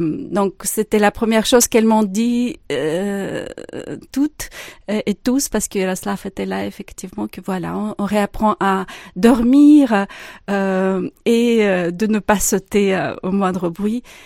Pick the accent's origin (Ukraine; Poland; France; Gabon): Ukraine; first language Russian; French is a second language; moi je suis d'origine ukrainienne, mais ma langue maternelle est le russe, l'ukrainien est ma deuxième langue